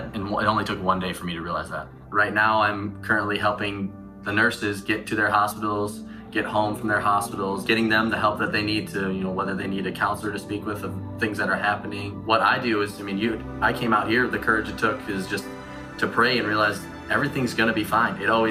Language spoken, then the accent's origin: English; Trenton, Michigan, United States; now in Nashville, United States; I'm from Detroit, Michigan, a little south of there called Trenton. I moved to Nashville 3 years ago, and Nashville is now what I love and get to call home.